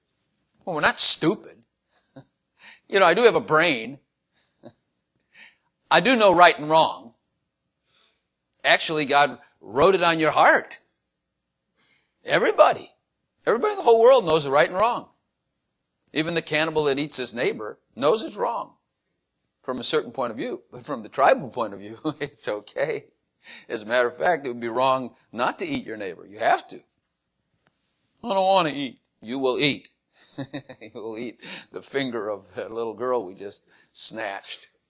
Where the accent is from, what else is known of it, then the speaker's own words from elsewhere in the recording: Dallas, Texas, United States; I'm an American. Well, there's a lot of pride in that. I'm a Texan. There's a lot of pride in that. I'm from Dallas.